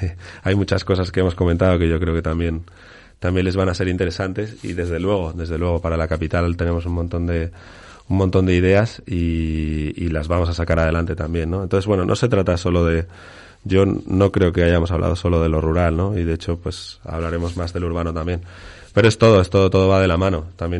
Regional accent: Burgos, Castile and León, Spain; moved away; Yo me fui de Burgos pues porque pensaba que no había suficientes oportunidades.

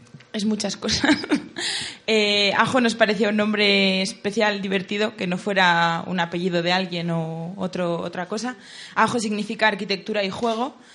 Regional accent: Castrojeriz, Castile and León, Spain; los que empezamos con este invento somos de Castrojeriz

